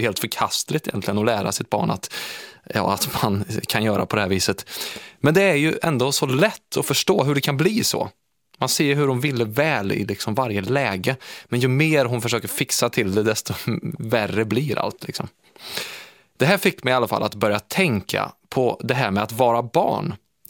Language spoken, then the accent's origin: Swedish; Värmland, Sweden; där jag kommer ifrån i Värmland i början av 90-talet